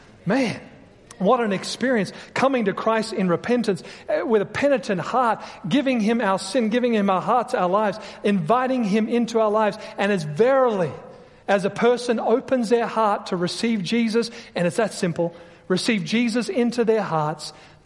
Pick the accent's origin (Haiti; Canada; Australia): Australia; moved away as an adult; And I was here from Australia. I came when I was 19.